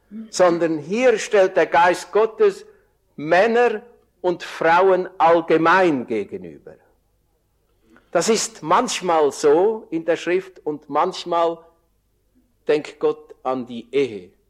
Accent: Andelfingen, Zurich, Switzerland; Das ist eine Ortschaft in der Schweiz, wo ich herkomme.

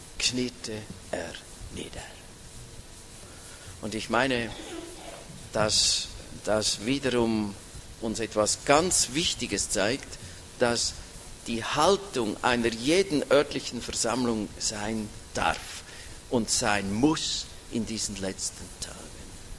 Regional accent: Switzerland; als junger Mann, junger Bruder hatte mit einem sehr erfahrenen Bruder bei uns in der Schweiz

